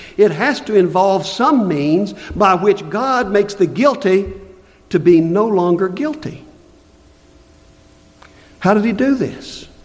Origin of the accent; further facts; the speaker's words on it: Southeast, United States; Now, I come from the Southeast that's just full of Baptists.